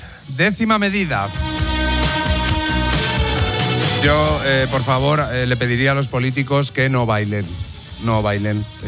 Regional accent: Castile and León, Spain; Yo, a ver, soy de Castilla y León y si quieres ser como nosotros, lo que tienen que hacer es un café torero.

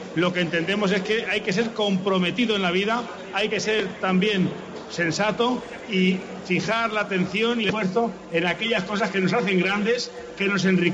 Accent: Fuentelespino de Haro, Castilla-La Mancha, Spain; En el propio término municipal de mi pueblo, que es Fuente del Espino de Aro, se cría, se produce y desde allí también llega a las piras.

